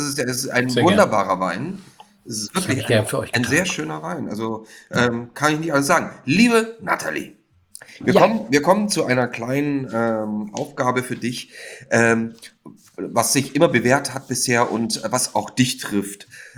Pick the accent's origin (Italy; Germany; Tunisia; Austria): Austria; Ich bin ja eigentlich Österreicher